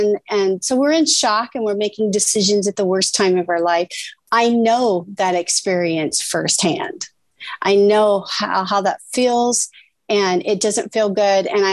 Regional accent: Indiana, United States; I grew up in Indiana, middle cornfield, central USA.

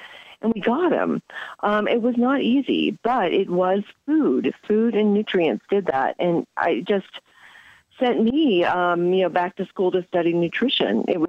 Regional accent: New York, United States; I'm a New Yorker.

